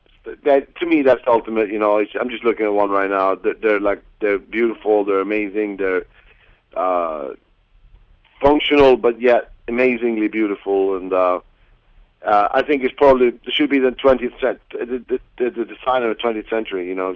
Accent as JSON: {"language": "English", "country": "Sweden", "tie": "born or raised there", "said": "When I was a little kid, I grew up in Sweden, yeah?"}